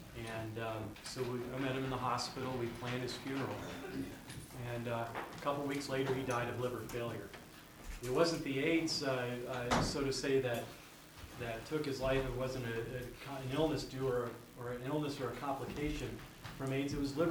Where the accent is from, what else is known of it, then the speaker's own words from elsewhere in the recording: Stone Mountain, Georgia, United States; I've been talking with Lou, and I'm from Stone Mountain, Georgia, and went to Reed Ann High School.